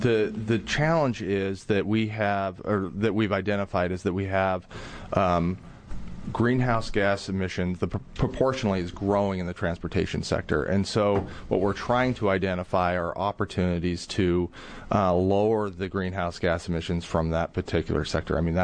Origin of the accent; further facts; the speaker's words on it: Jordan Valley, Oregon, United States; Where I grew up in Jordan Valley, You're driving 85 miles to the grocery store, so that's not always the best option for them.